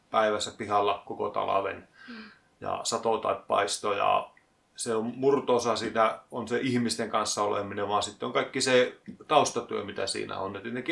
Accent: Rovaniemi, Lapland, Finland; Joo, minä olen Rovaniemeltä tästä näin ja joskus paljon käynyt muuallakin, mutta jotenkin se aina on vaan tuntunut kodilta.

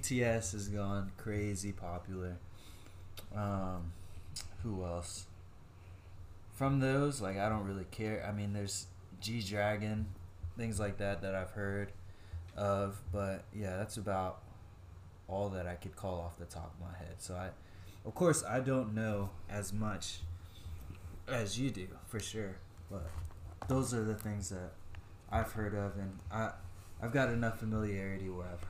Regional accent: United States; So also growing up in America, so not really specifically, I'm Micronesian, Pacific Islander.

